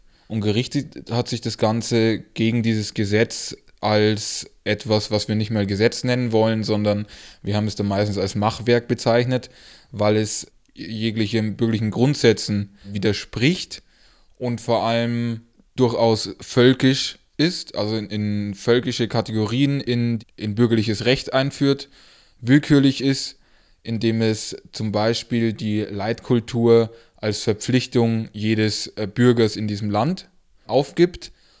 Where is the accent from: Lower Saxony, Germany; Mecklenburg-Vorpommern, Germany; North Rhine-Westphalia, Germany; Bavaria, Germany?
Bavaria, Germany; Regensburg; wir als Organisation der Sozialistischen Jugend Deutschlands, die Falken, hier aus Regensburg, wo ich herkomme